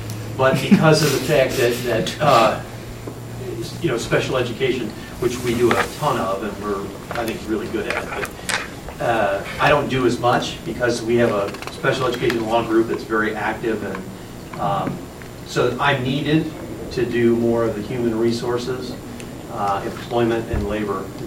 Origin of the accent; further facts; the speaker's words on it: Ohio, United States; They decided to open a Cleveland office, and I'm from the Northeast Ohio area, so I was volunteered to come.